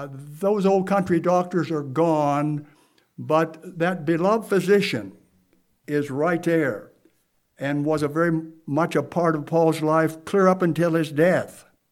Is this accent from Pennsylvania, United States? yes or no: yes; Williamsburg, Pennsylvania, United States; born there; I was born in Williamsburg. People say, Williamsburg, Virginia? No, just a little town, Williamsburg, Pennsylvania.